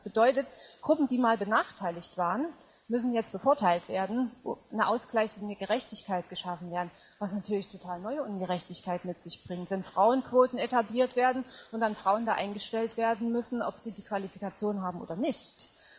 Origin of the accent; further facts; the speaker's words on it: Dresden, Saxony, Germany; Und ich stamme aus Dresden.